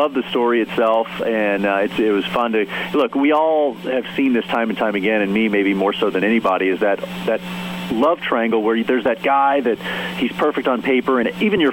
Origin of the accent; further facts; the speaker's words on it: Dallas, Texas, United States; That is where I'm from. Born and raised in Texas, and I grew up in Dallas, Texas, but lived all over and traveled all over